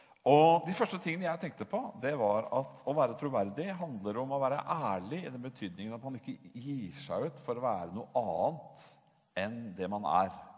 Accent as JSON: {"language": "Norwegian", "town": "Bergen", "region": "Vestland", "country": "Norway", "said": "Jeg er fra Bergen, og da er jeg ikke fra Bergen, jeg er halvt bergenser"}